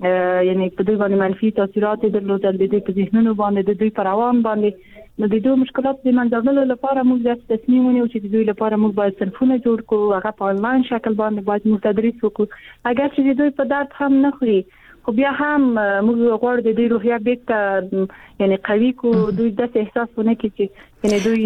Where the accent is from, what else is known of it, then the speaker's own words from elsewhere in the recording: Afghanistan; born there; زه په افغانستان کې پیدا شوم زه د افغانستان یو جلی